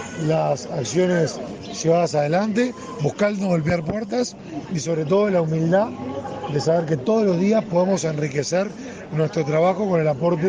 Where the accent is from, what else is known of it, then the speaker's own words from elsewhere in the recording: Uruguay; Somos uruguayos, somos servidores públicos